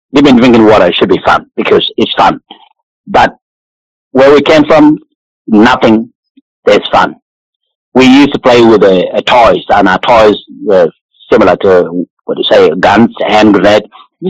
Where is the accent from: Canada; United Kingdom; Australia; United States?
Australia; because I'm also Australian.